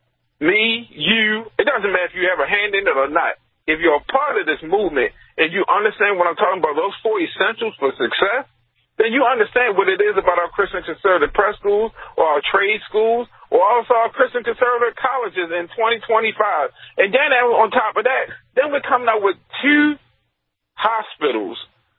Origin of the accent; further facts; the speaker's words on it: United States; or don't like me because, let me stop, because I'm an American.